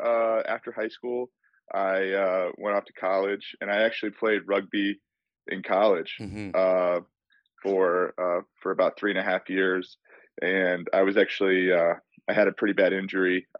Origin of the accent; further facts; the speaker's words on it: Chicago, Illinois, United States; Yeah, definitely. So I'm from Chicago.